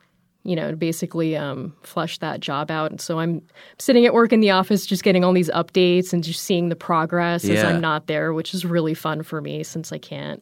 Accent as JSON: {"language": "English", "region": "California", "country": "United States", "tie": "born or raised there", "also_born_or_lived": "Philippines / Virginia", "said": "lived in California as a kid, moved to Virginia."}